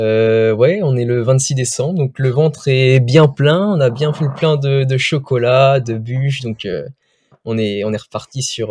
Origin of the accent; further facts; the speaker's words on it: Brittany, France; j'ai 22 ans, je suis originaire de Bretagne, donc j'habite à Saint-Brieuc